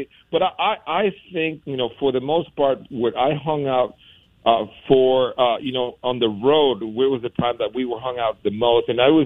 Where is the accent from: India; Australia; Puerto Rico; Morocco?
Puerto Rico; growing up in Puerto Rico